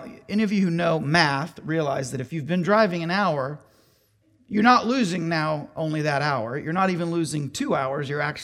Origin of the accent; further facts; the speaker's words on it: Chattanooga, Tennessee, United States; also born or lived in Memphis / Southern California; I was born in Tennessee, although on the western side, in Memphis. Spent some years in Memphis, moved here, spent most of my childhood in this area, Chattanooga area